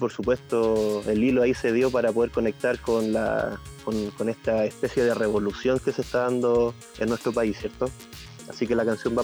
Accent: Concón, Valparaíso, Chile; Que es de la zona donde soy yo, de Concón, Viña, Valpo

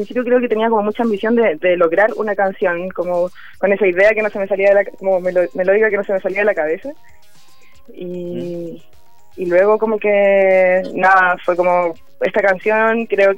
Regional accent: Talcahuano, Biobío, Chile; now in Santiago, Chile; Yo me vine de Concepción, de Talcahuano, porque necesitaba cómo desarrollar esto que me gusta tanto hacer.

